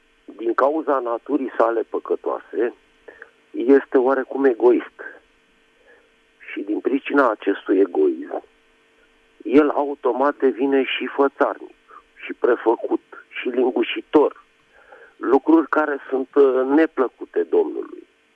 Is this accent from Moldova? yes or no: no; Bucharest, Romania; din București